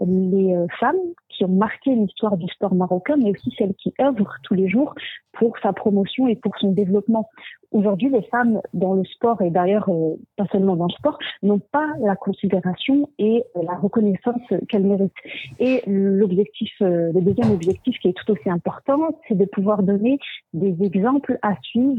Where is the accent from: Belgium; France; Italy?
France; Forbach, Grand Est; je suis née, j'ai grandi en France, à l'est de la France, à Forbach.